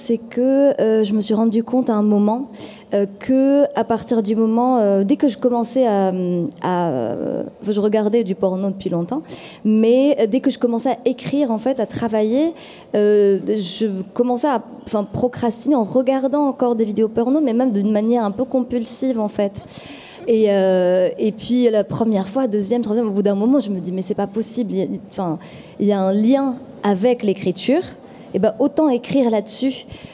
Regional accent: Morocco; Moi, je suis originaire du Maroc, enfin, je suis marocaine.

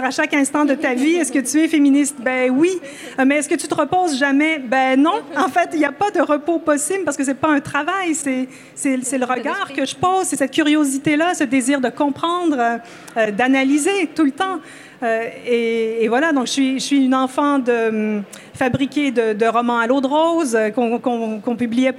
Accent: Limoges, Ontario, Canada; Hein, Limoges, Ontario, oui.

